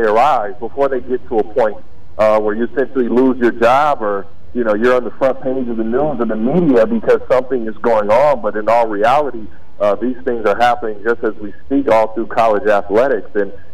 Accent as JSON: {"language": "English", "town": "Pasadena", "region": "California", "country": "United States", "tie": "born or raised there", "said": "Obviously a Lakers fan, born and raised in Pasadena, California."}